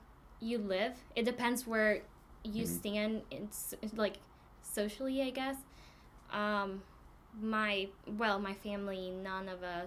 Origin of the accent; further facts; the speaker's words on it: San Pedro Sula, Cortés, Honduras; now in United States; I grew up in a very, well, San Pedro Sula is the most, is the industrial city in Honduras. I grew up there.